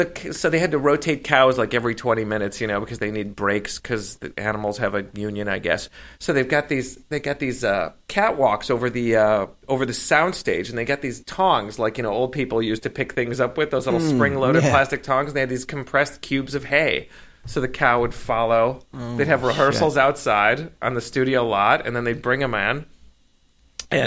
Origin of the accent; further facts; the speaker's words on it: Chicago, Illinois, United States; He's from Chicago. I'm from Chicago.